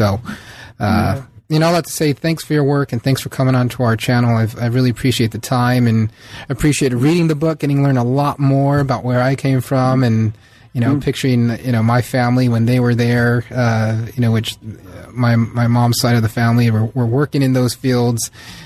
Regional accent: Oxnard, California, United States; also born or lived in San Diego; I was born in Oxnard, lived there till I was 10. Mm-hmm. We moved to San Diego.

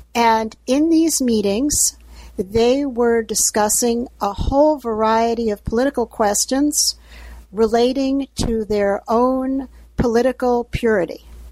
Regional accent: New York City, New York, United States; born there; Well, I'm 57 years old, and I was born in New York City.

